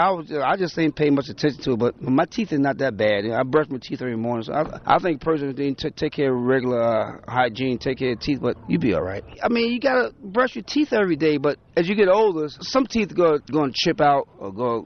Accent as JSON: {"language": "English", "region": "New York/New Jersey area", "country": "United States", "tie": "born or raised there", "moved": "yes", "lives_now": "Durham, United States", "said": "I didn't grow up here, no. I've been here since July 2007. Originally, I grew up in New York, New Jersey area."}